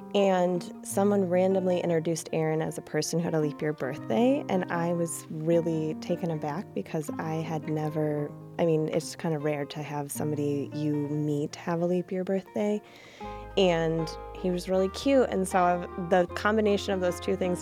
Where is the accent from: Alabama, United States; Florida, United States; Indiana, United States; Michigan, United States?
Michigan, United States; born there; I was born in Michigan, and here we were meeting in New York City